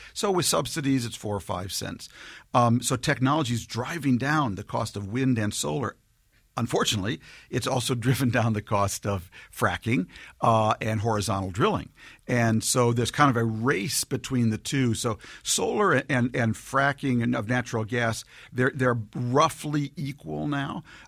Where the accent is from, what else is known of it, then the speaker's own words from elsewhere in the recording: Minnesota, United States; My book is really addressed to and ends up in the community where I grew up in Minnesota.